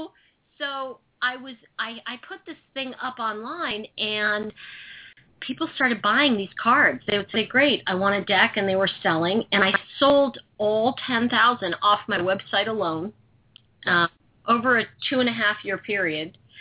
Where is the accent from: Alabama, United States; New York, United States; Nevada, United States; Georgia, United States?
New York, United States; New York City; my father was an actor, so I grew up in New York City theater kind of background